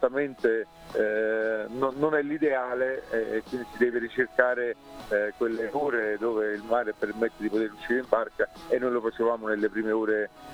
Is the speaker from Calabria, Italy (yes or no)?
no; Naples, Campania, Italy; quindi da buon napoletano scaramantico non la dico